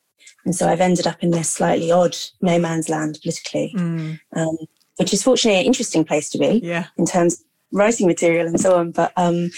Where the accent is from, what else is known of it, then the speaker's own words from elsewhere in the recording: London, United Kingdom; I grew up in London, middle-class family. My mum is an academic, my dad's a lawyer.